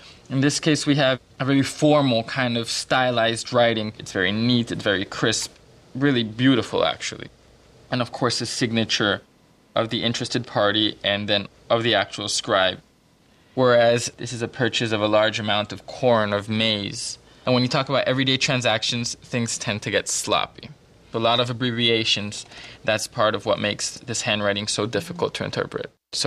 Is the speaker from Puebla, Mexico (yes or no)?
yes; Puebla, Mexico; from the city of Puebla de Los Angeles, which is my hometown.